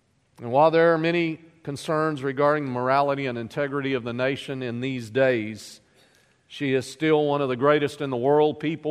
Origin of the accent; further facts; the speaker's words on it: United States; born there; I'm an American because I'm privileged to have been born in this nation. I could have been born anywhere else, and God allowed me to be born here.